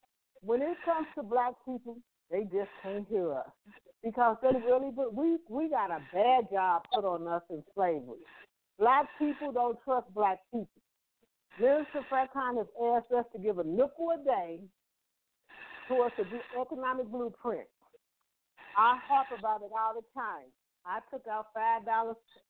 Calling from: St. Louis, Missouri, United States; I'm calling from St. Louis.

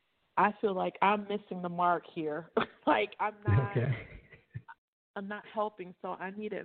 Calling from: Lakeland, Florida, United States; I'm calling from the Lakeland area, and I'm calling with a question.

